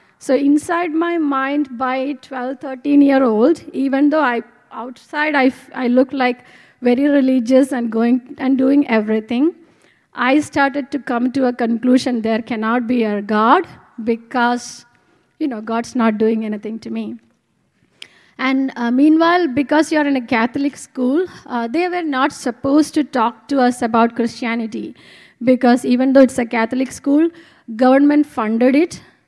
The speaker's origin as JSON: {"language": "English", "region": "Kerala", "country": "India", "first_language": "Malayalam", "second_language": "English", "said": "And this is a very famous a monk in Kerala, my region. And this was a book in Malayalam, my mother tongue."}